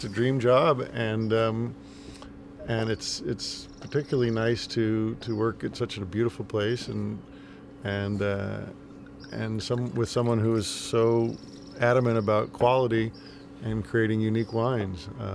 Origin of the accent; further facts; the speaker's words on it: Los Angeles, California, United States; It's a long, convoluted story, but I grew up in Los Angeles, so I naturally kind of gravitated towards the film and television business.